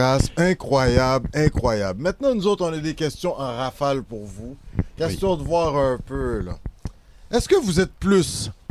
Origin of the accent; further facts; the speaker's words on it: Quebec, Canada; born there; Alors, je viens des Caraïbes d'origine. Moi, je suis né au Québec, mais mes parents viennent d'Haïti. Je suis un gars des îles, moi